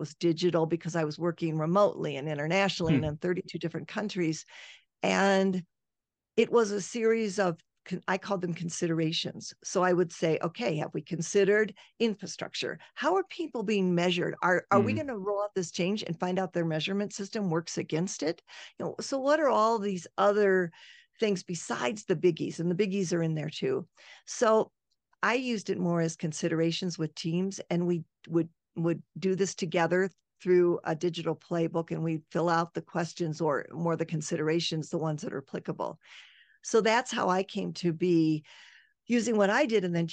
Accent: United States; especially when I was overseas working as an American, as a female in heavy industry

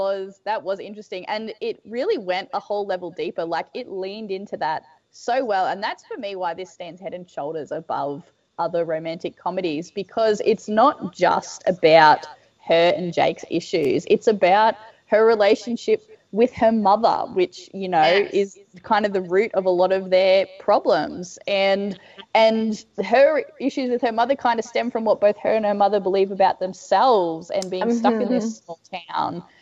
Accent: Australia; Like, I may not be from a southern small town, but I am from a very rural area as a kid

